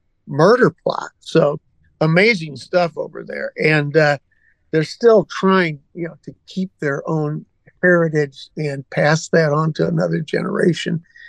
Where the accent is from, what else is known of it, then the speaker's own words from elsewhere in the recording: Quincy, Illinois, United States; Like I say, born and raised in Quincy